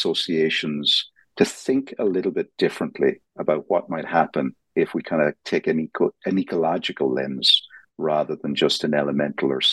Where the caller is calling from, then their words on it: Dublin, Leinster, Ireland; I'm calling in from Dublin, Ireland